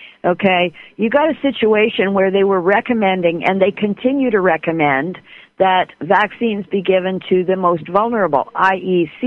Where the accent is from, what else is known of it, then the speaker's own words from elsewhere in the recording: Canada; and I'm a Canadian.